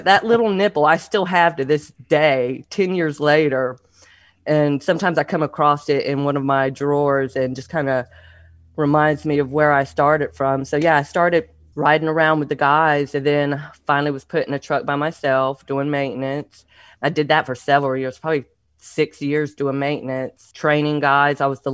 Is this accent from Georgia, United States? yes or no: yes; Hazelhurst, Georgia, United States; When I was 11, we moved to a small little town in Hazelhurst, Georgia. And that's primarily where my roots were from